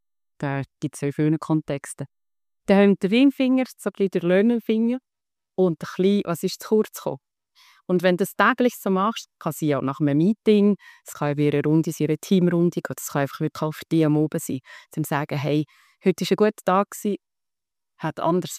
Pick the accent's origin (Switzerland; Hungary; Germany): Switzerland; als Schweizer sind wir ja immer sehr verhalten, im uns selber feiern.